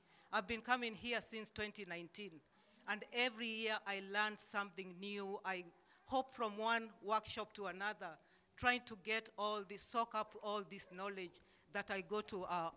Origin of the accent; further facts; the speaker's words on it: Illinois, United States; I'm from Illinois.